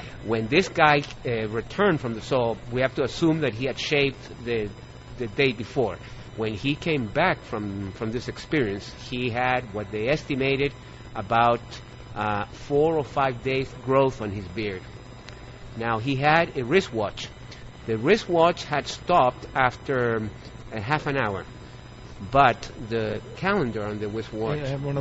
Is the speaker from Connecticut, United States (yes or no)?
no; New York, United States; born there; Yeah, my family's from Chile. My father used to work at the United Nations. And I was born in New York.